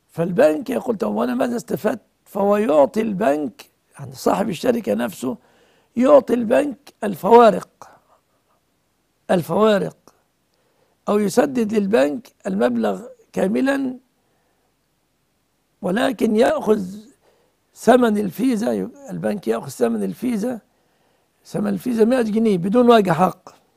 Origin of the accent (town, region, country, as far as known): Egypt